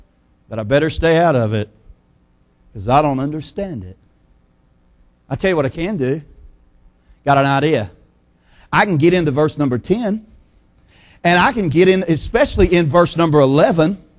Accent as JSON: {"language": "English", "region": "Texas", "country": "United States", "tie": "born or raised there", "said": "we were raised up in Texas and we'd absolutely, I don't know about you, but there ain't a lot of rain that goes around in this state."}